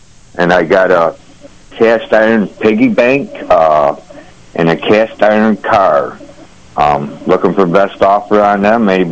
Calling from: Markport, United States; We're calling from Markport. This morning we got a little snow down here in the town.

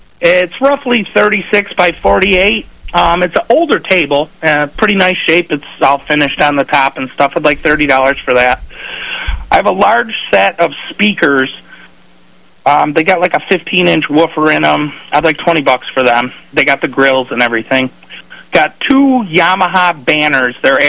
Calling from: Warsaw, New York, United States; Calling from Warsaw.

